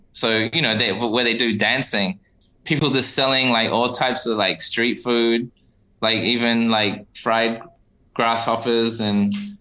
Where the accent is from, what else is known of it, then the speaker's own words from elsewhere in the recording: New Zealand; my art career really started in New Zealand, actually, and it was thanks to growing up in New Zealand.